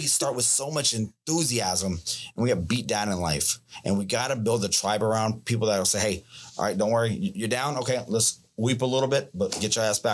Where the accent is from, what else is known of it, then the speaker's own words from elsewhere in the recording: United States; born there; As I was born here in America, I realized my dad came to this country with a third grade education.